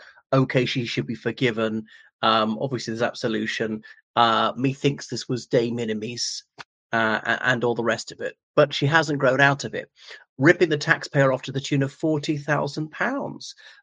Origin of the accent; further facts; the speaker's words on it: Ireland; from Ireland, thanks for coming back to my channel.